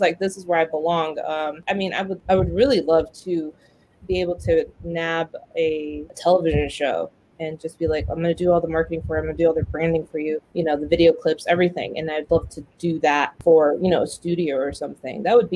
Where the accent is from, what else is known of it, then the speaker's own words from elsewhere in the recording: New Mexico, United States; because I'm originally from New Mexico.